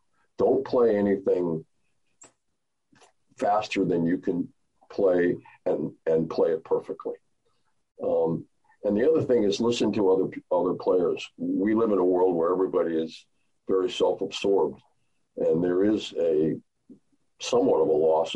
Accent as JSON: {"language": "English", "region": "Scotland", "country": "United Kingdom", "said": "My family heritage is all Scottish. I'm a box study, you know … I'm from Scotland, yeah."}